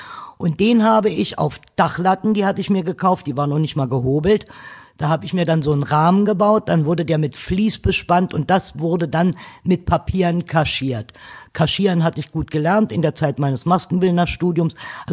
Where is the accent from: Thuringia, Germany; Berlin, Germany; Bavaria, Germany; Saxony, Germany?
Berlin, Germany; East Berlin; born there; 1953 in Ostberlin geboren und Künstlerin.